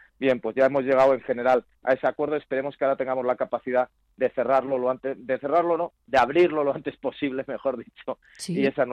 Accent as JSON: {"language": "Spanish", "region": "Community of Madrid", "country": "Spain", "said": "Yo, desde luego, como madrileño, me alegro de poder contar con una nueva infraestructura hospitalaria"}